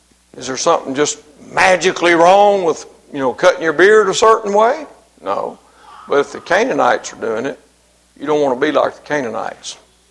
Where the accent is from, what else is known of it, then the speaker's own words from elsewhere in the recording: Mississippi, United States; If I had it my way concerning music in the church, I'm from Mississippi. We'd be having some blues.